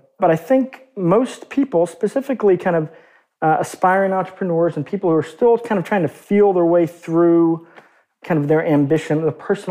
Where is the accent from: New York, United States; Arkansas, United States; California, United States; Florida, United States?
Arkansas, United States; But growing up in Arkansas, which is a really, I mean, kind of on balance, pretty economically repressed and depressed state, right?